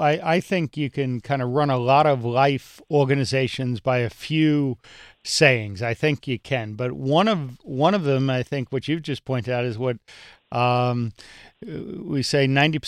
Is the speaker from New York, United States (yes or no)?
yes; Yonkers, New York, United States; I grew up in Yonkers, and I think Senator Flynn back then was represented the district that I lived in.